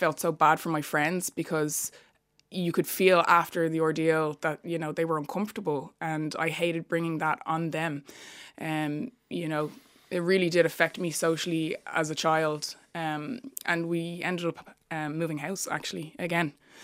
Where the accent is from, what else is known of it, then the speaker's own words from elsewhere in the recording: Ireland; I am brown, you know. None of us chose the colour of our skin. You know, at the end of the day, like, I was born and raised here in Ireland the same as you were.